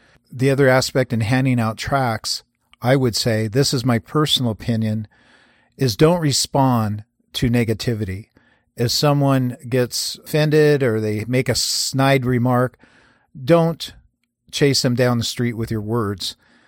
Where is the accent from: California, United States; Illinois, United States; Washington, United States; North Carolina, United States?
Washington, United States; Everett; Years ago in my hometown of Everett, Washington, they had a farm team in the Pacific Coast League baseball